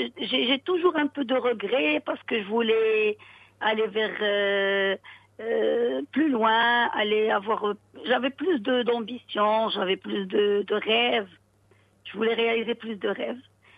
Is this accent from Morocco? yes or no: yes; Safi, Marrakesh-Safi, Morocco; Je suis d'origine de Safi.